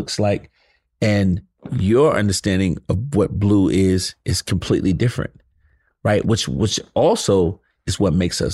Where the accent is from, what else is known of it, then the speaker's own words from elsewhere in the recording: Atlanta, Georgia, United States; So and I'm from Atlanta. Like, I'm a real ATLian too, right?